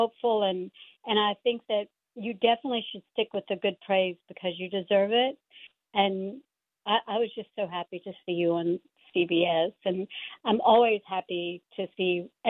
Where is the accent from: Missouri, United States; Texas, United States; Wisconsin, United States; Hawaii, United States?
Texas, United States; I'm a Cherokee from East Texas